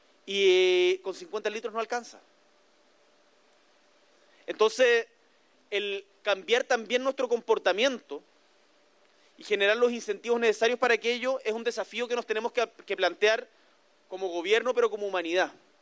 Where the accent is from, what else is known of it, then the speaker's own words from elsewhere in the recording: Punta Arenas, Magallanes, Chile; yo soy del sur, de Punta Arenas, de la región de Magallanes